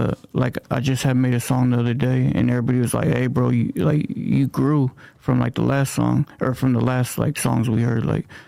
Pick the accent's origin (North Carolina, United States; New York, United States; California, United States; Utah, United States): California, United States; I'm from Northern Cali.